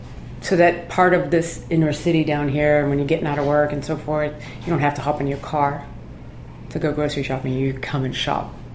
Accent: Ireland; I'm Irish, for Christ's sakes. I'm not Italian, and I'm not French.

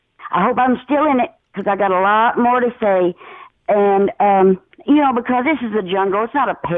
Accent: the South, United States; accent: Southern; The only thing that's worse than Vic's French accent is my Southern accent.

